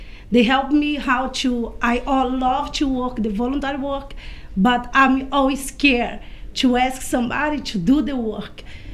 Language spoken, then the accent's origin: English; Brazil; English is a second language; moved away; is the best opportunity I have it in 14 years in this country. I forgot to say, I'm from Brazil, and I learned little English over there with the Catholic Center.